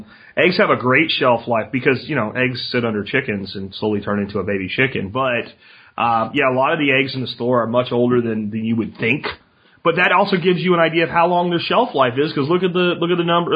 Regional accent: Pennsylvania, United States; I mean, I grew up in Pennsylvania. We always had generators because we lived in a place where power would frequently go out and stay out

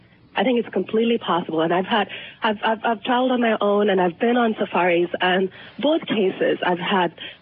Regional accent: India; I'm Indian, and I've spent a year in South Africa and all over Africa.

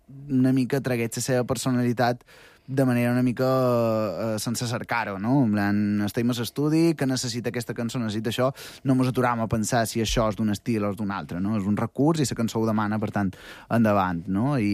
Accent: Santa Maria, Catalonia, Spain; jo que sóc de Santa Maria, tocar per festes pues sempre és una alegria

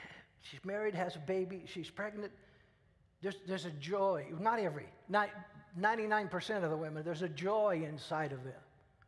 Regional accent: Peoria, Illinois, United States; also born or lived in Missouri; I was born in Missouri and raised in Peoria.

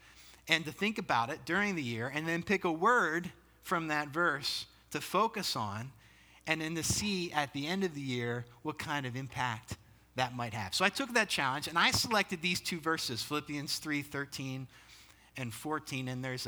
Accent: Pennsylvania, United States; now in Ocean City, United States; So I grew up in Pennsylvania and lived in and ministered at a church in the Philadelphia area for a long time. And I miss the fall, like leaves, you know. But it's nice to be down in Ocean City, Maryland now, where I live

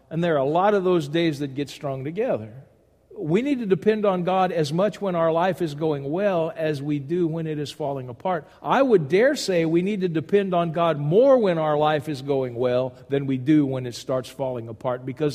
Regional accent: Louisiana, United States; I grew up in Louisiana, and catching one fox was a major feat.

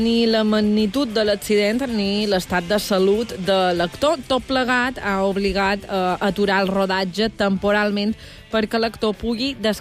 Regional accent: Bunyola, Balearic Islands, Spain; aquest cap de setmana sé que has estat a Bunyola, el meu poble

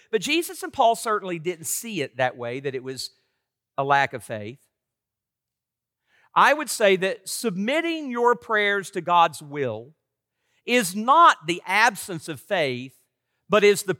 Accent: Tennessee, United States; I'm from Tennessee and people get confused by my accent sometimes.

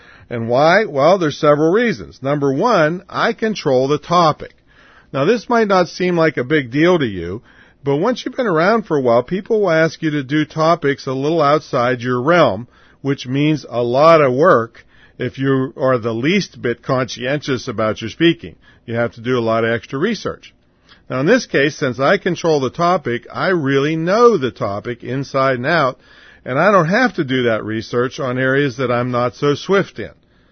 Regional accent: Claysville, Pennsylvania, United States; So that's my hometown, and we live in the suburbs, so we're really out in the sticks.

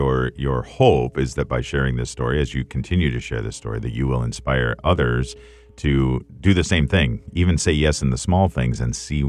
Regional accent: Wisconsin, United States; I'm from Wisconsin originally myself, but don't hold that against me.

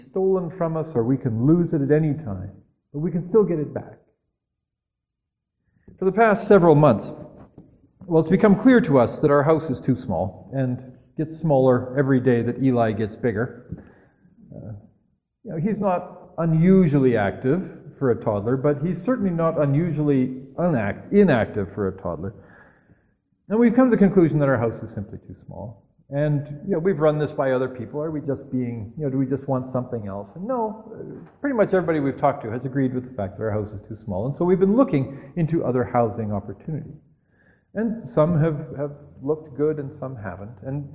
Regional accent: Canada; I mean, we're polite Canadian people.

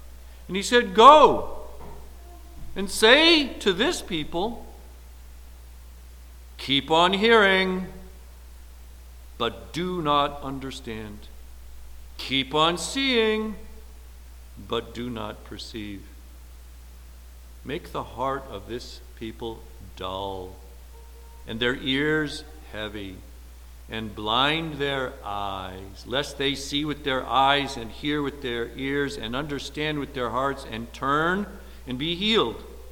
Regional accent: United States; Well, I am an American man, born in the USA.

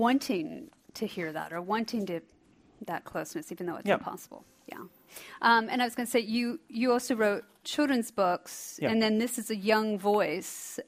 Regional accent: Iowa, United States; I'm from Iowa, and I grew up in a Baptist family.

